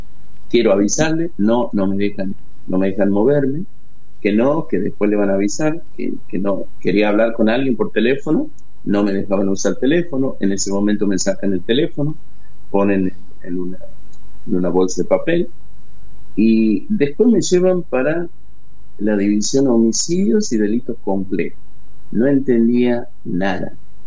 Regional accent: Santiago del Estero, Argentina; de Santiago del Estero. Estamos de regreso, recién llegando en Santiago del Estero

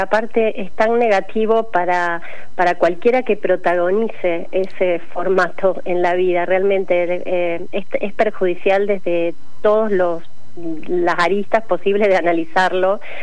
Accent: Argentina; es una convicción que tenemos que tener como argentinos

